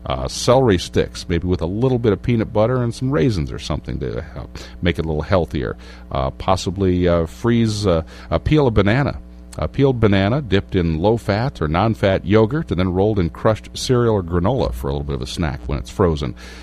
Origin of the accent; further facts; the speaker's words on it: Iowa, United States; I grew up here in Iowa, you know, we're meat and potatoes people.